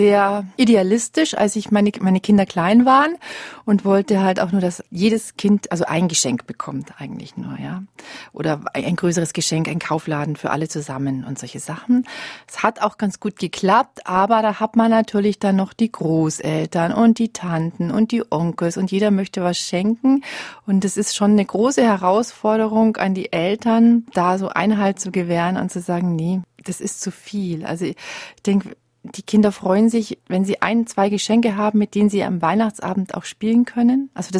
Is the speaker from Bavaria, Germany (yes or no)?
yes; Munich, Bavaria, Germany; born there; Ich bin in Bayern, in München geboren und zu uns kommt das Christkind.